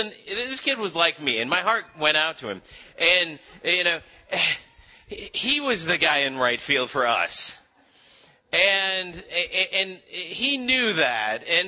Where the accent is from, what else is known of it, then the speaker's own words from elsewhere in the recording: Philippines; when I was a kid, I grew up in the Philippines